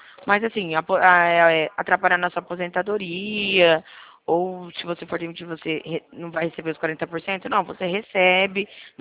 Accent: São Paulo, Brazil; Isso, sou aqui de São Paulo, interior de São Paulo.

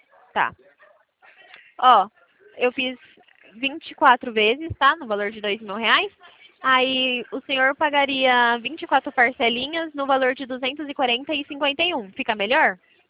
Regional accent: São Paulo, Brazil; Eu sou do interior de São Paulo

